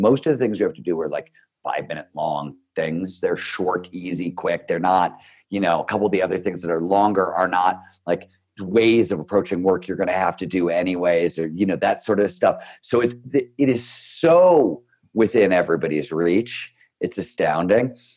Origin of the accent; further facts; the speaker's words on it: Cleveland, Ohio, United States; I grew up in Cleveland, Ohio. I wanted to be a writer from the time I was 5 years old. Cleveland, Ohio in the 70s when I was growing up was a blue-collar steel mill town.